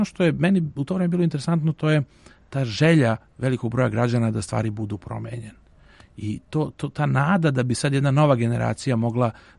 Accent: Belgrade, Serbia; ja sam iz Beograda, roditelji su mi fakultetski obrazovani bili, imao sam gde da živim.

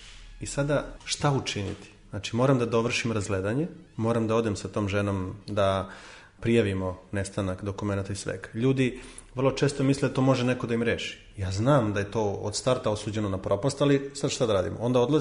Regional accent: Serbia; Znate šta, u Srbiji sam rođen, u Srbiji sam odrastao.

